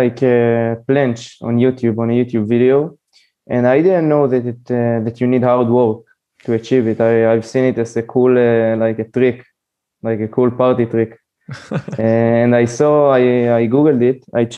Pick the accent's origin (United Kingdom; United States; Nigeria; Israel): Israel; English is a second language; I'm 19 years old. I'm from Israel.